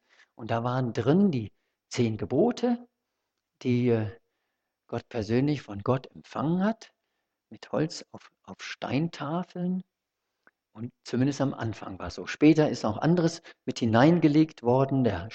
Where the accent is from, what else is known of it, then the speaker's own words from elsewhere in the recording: Johannesburg, Gauteng, South Africa; Ich habe es als Kind mal so ein bisschen erlebt. Ich bin ja in Johannesburg in Südafrika aufgewachsen.